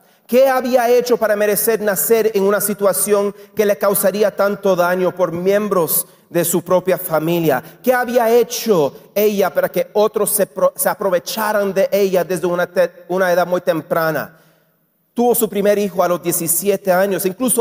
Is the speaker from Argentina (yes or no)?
no; Puerto Rico; also born or lived in Israel; now in Los Angeles, United States; Ustedes acaban de escuchar del … que soy puertorriqueño, obviamente. Como les acabo de decir, mi esposa es de México, es de Jalisco. Se mudó a los Estados Unidos cuando tenía 22 años, así que es mexicana full como ustedes. Nosotros vivimos en los Estados Unidos